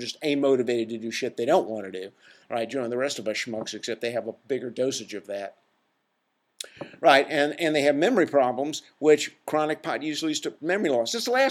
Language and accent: English; the South, United States; And I'm from the South, so I can make fun of it, okay?